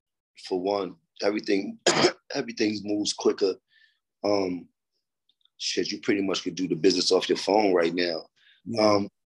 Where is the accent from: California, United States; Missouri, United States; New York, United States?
New York, United States; Bronx; also born or lived in Harlem; So I grew up in the Bronx and Harlem. These areas are flooded with a lot of Latin heritage, and this is how we learn how to talk Spanish, which we call Spanglish.